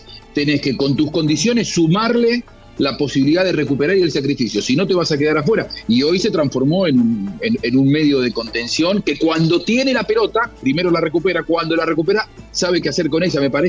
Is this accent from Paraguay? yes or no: no; Argentina; Soy argentino y te voy al ejemplo argentino.